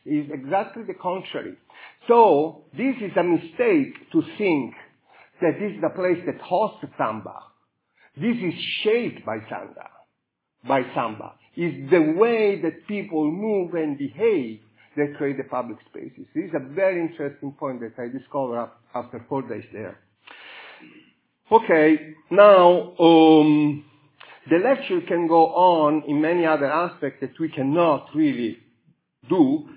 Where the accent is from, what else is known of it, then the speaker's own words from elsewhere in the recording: Catania, Sicily, Italy; English is a second language; I come from Catania. My last place is Catania.